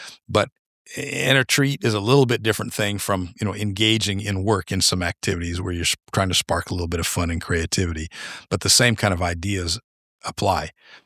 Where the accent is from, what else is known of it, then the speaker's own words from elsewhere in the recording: New Mexico, United States; now in Ohio, United States; I'm not from Ohio, and Ohio was never a pin on the map I wanted to end up with. That's very true. So I've lived a lot of places around the world, around the country, consider myself to be from New Mexico.